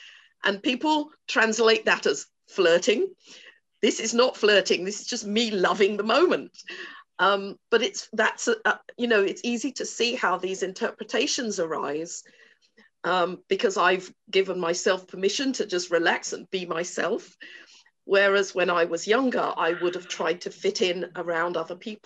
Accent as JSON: {"language": "English", "region": "London", "country": "United Kingdom", "tie": "born or raised there", "said": "growing up in London, I would be on holiday in Trinidad"}